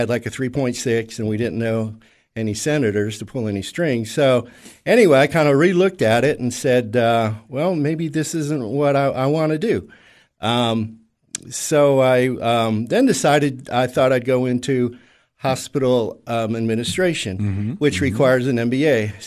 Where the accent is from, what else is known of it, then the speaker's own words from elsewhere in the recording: New Smyrna Beach, Florida, United States; I was born and raised in Florida on the East Coast.